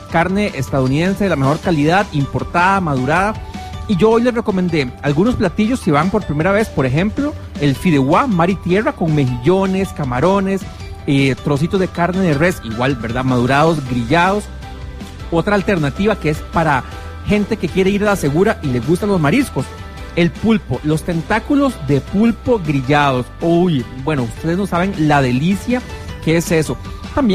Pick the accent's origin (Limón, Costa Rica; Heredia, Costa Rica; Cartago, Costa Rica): Heredia, Costa Rica; Yo soy de Heredia y puedo pasar de pronto ahora en la de menos.